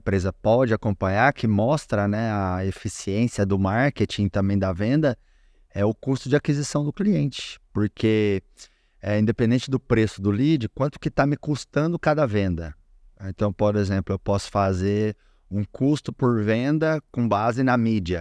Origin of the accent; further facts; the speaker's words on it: Goiás, Brazil; born there; now in São Paulo, Brazil; lá onde eu nasci, no interiorzão de Goiás